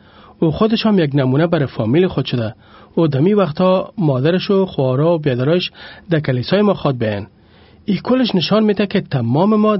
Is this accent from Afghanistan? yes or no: yes; Afghanistan; ما افغان هستیم